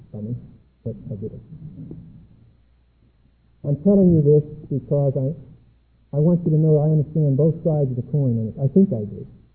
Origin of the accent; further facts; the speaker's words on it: Pittsburgh, Pennsylvania, United States; But I was raised in the East, that's obvious. I'm sorry about that, it just happened to work out that way. Probably in the greatest industrial center in the world, in Pittsburgh.